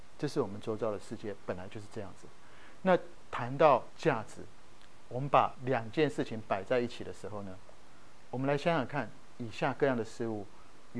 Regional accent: Taiwan; 我如果是在台湾，我从台湾来，从小爸妈就叫我们好好读书

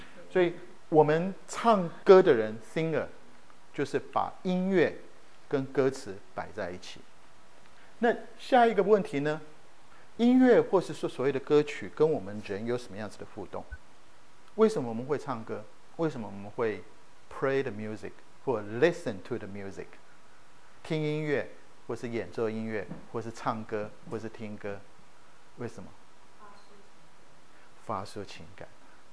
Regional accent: Taiwan; 那我们从台湾来的弟兄，我们服过兵役的

